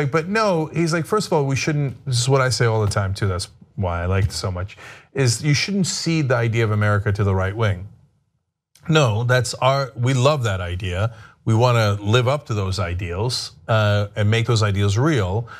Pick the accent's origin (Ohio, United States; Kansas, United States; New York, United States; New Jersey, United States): New Jersey, United States; Because so many years growing up in New Jersey, that's where we'd go to those parties with people in people's backyards